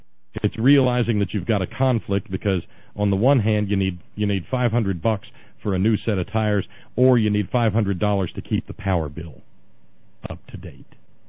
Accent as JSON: {"language": "English", "country": "United States", "said": "And you know what? As an American, that is an icky feeling."}